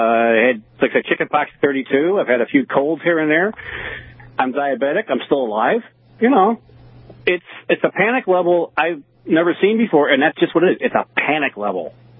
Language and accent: English; Chicago, Illinois, United States; also born or lived in Arizona; I was living in Illinois until I was 50, moved to Arizona for a couple of years, and now I'm here. But I grew up around the Chicago area